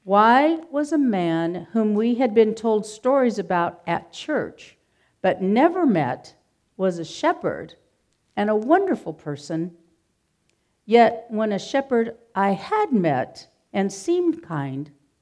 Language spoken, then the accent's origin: English; Hemet, California, United States; As you know, I grew up in Hemet, like about 107 years ago. And at that time, Hemet was an agricultural community.